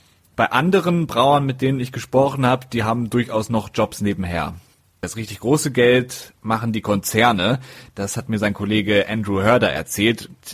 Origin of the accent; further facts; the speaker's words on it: Detmold, North Rhine-Westphalia, Germany; Da gibt es zum Beispiel ein Berlin, ein Detmold, wo ich herkomme.